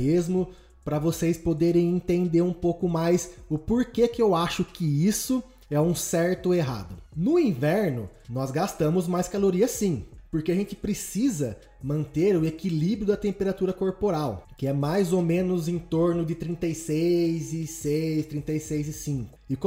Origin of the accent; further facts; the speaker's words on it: Araraquara, São Paulo, Brazil; now in Poços de Caldas, Brazil; Porque eu venho da cidade de Araraquara e lá é um calor do inferno.